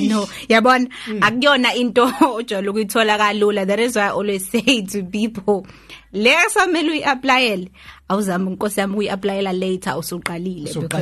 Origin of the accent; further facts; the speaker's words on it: South Africa; because futhi ke ne economy as a South African nkosi yami one stream of income akuyonto esebenzayo, you know.